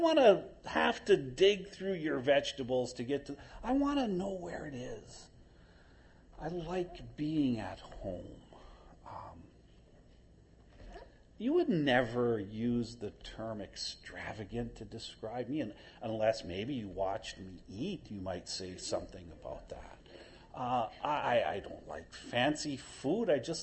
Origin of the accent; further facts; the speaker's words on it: Midwest, United States; moved away; I'm from the Midwest, man. If we smile, that's kind of extravagant, you see. Moved out to New Jersey and people started hugging me.